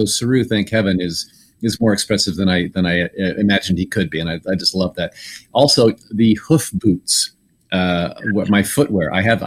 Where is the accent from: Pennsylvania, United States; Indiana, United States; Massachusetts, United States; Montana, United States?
Indiana, United States; And I got to film that back in my home state of Indiana and during the summertime, and I was in heaven doing that.